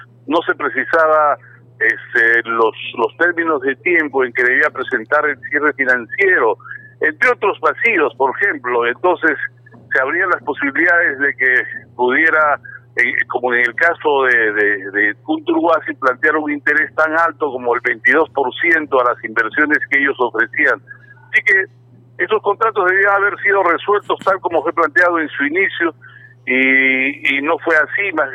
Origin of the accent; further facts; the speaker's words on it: Cusco, Peru; desearía como cusqueño que esto se resuelva